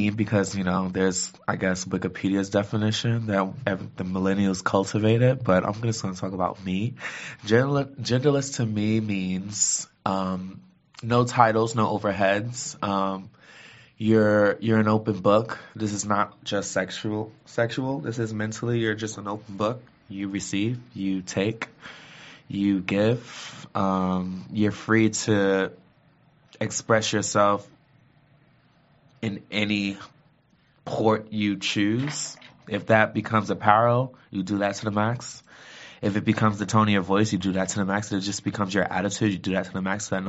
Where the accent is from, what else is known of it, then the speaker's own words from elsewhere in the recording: Brooklyn, New York, United States; the early 2000s and late 90s in Brooklyn, just growing up in Brooklyn